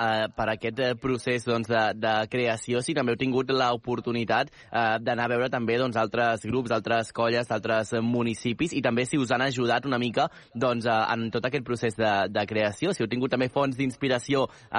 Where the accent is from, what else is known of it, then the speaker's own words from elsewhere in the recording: Sant Celoni, Catalonia, Spain; born there; vaig néixer allà pràcticament, a Sant Celoni